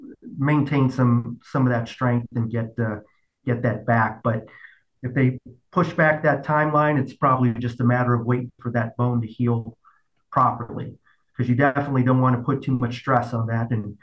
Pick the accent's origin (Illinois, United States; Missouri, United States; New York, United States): Missouri, United States; St. Louis; also born or lived in Cleveland; I was born in Cleveland, so I rooted for the Indians. I still call them the tribe. But then I grew up in St. Louis, so I followed the Cardinals